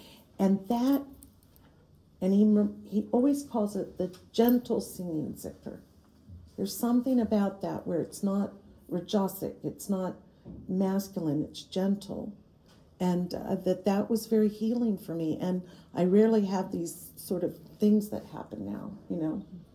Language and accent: English; Florida, United States; You know, I'm from South Florida, and it's always like we're swimming in the air